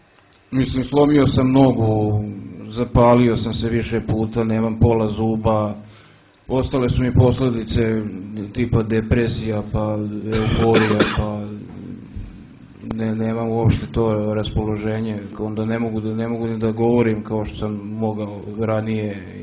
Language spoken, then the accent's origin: Serbian; Apatin, Vojvodina, Serbia; imam 27 godina, dolazim iz Apatina